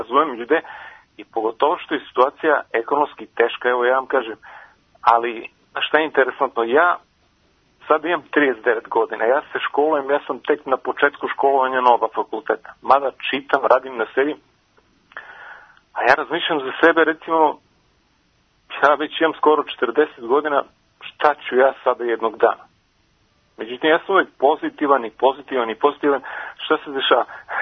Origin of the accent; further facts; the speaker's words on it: Niš, Southern and Eastern Serbia, Serbia; recimo ja sam iz Niša.